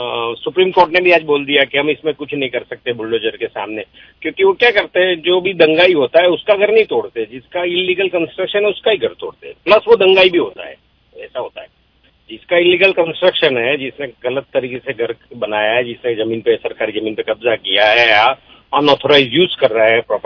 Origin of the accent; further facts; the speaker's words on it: Ahmedabad, Gujarat, India; मैं अहमदाबाद से हूं